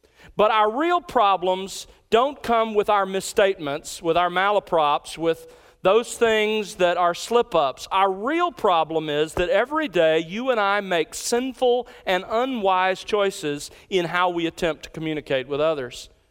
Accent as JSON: {"language": "English", "region": "Alabama", "country": "United States", "said": "Now I can quote her because I'm from Alabama."}